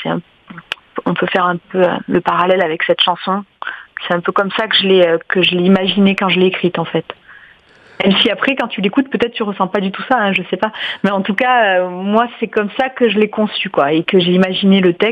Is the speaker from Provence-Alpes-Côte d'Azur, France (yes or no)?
no; Auvergne-Rhône-Alpes, France; j'étais rentrée chez moi en Auvergne, enfin dans le Cantal